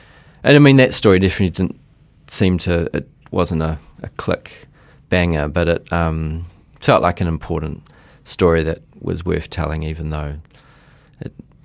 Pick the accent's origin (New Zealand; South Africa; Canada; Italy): New Zealand; Onehunga, Auckland; growing up in Onehunga, the Warriors were my local sports team. I literally could walk from my house.